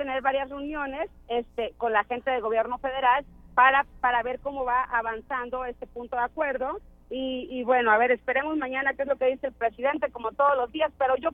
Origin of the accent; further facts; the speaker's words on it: San Rafael, Veracruz, Mexico; Por ejemplo, yo soy de San Rafael. San Rafael toda la vida tiene amenazas de inundaciones y todo.